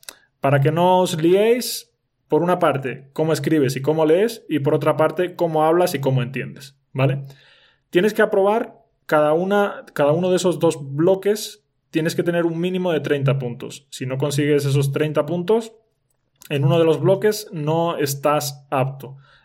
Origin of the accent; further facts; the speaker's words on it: Málaga, Andalusia, Spain; now in Guadalajara, Spain; soy del sur de España y soy de Málaga concretamente, aunque ahora actualmente vivo en Guadalajara. Guadalajara es una provincia que está a 40 minutos de Madrid en coche. No estoy en Nueva York